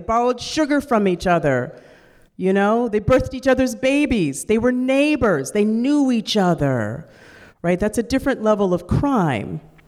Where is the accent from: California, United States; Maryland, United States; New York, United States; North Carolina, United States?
California, United States; Oakland; As a black woman, I was raised in Oakland, California. My parents were revolutionaries in the 60s.